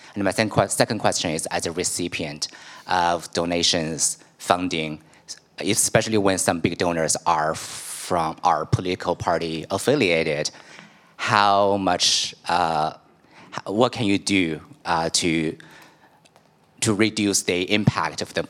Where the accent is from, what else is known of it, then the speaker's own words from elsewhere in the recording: New York City, New York, United States; now in United Kingdom; I work in academia. But before that, I was from New York City, and I worked with the different think tanks in New York City.